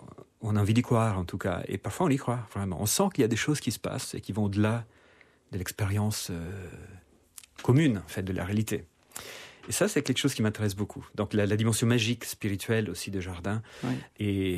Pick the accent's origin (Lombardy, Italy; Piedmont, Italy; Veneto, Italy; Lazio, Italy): Lazio, Italy; Rome; born there; French is a second language; Je suis né à Rome, j'ai vécu 30 ans à Rome.